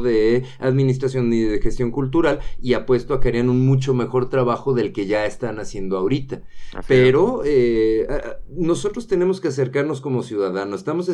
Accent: Mexico; ahorita es momento de reforzar nuestras raíces y nuestras costumbres como mexicanos

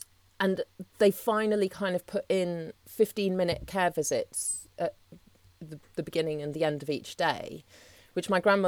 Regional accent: North West England, United Kingdom; now in London, United Kingdom; I grew up in Cheshire and she was living in Greater Manchester, and I'd moved to Cambridge for uni and then London because I was going out with a man who is now my husband who lived in London.

